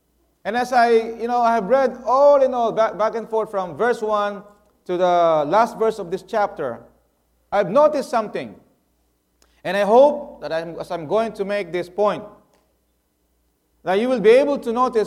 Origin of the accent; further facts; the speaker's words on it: Philippines; You know, as a Filipino, I am grateful that this church had served its purpose.